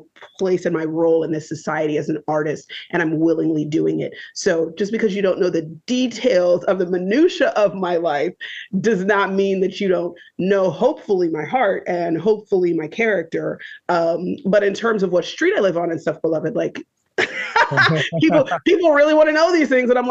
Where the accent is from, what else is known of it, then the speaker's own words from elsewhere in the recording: California, United States; I raised him in Montreal, Quebec. We're both, I'll say, I'm from California. He was born in California.